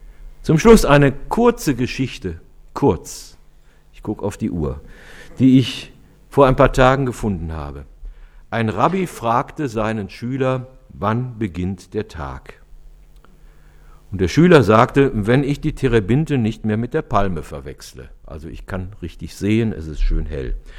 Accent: Rhineland, Germany; Und manchmal habe ich gemerkt, ich bin auch Rheinländer.

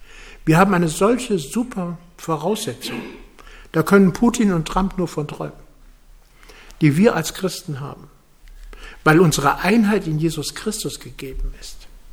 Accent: Wölmersen, Rhineland-Palatinate, Germany; In meiner Heimatgemeinde in Wölmersen, da hatten wir mal ein Kreuz

